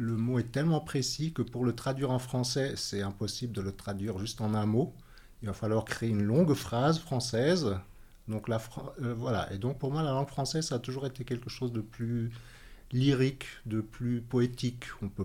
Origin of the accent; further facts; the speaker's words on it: Germany; donc je suis franco-indonésien. Par contre, je suis né, j'ai grandi et je suis allé à l'école en Allemagne. Donc je suis entre bilingue et trilingue en fait. On va peut-être dire bilingue et demi.